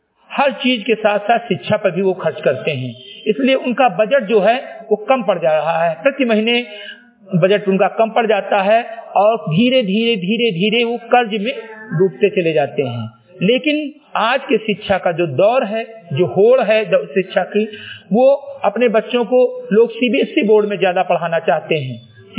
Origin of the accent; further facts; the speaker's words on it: Uttar Pradesh, India; ग्राम सभा सिमरी गटही, विकासखंड मेंतुरा, जनपद बहराइच का मूल निवासी हूं